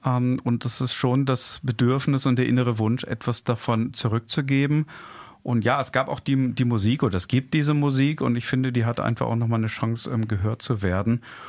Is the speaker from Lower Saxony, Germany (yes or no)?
yes; Hemmingen, Lower Saxony, Germany; in Hannover-Hemming, also vor den Toren Hannovers, wo ich herkomme